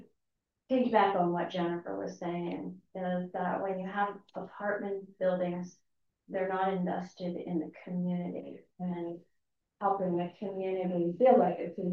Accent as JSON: {"language": "English", "town": "Feasterville", "region": "Pennsylvania", "country": "United States", "tie": "born or raised there", "said": "I grew up in Feasterville, this lower Southampton area, and we used to go to the council, the township meetings when they started to build."}